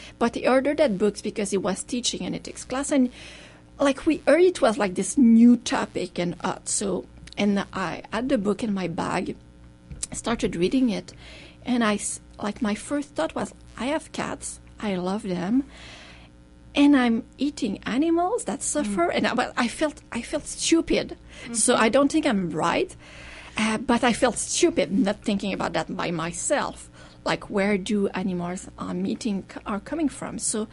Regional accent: Canada; But in Canada, we don't do that. So we're really, really proud. We're Canadian.

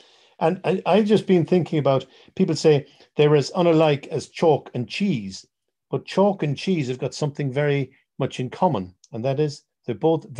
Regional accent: Ireland; And of course, being Irish, there are very few Irish words in the English language.

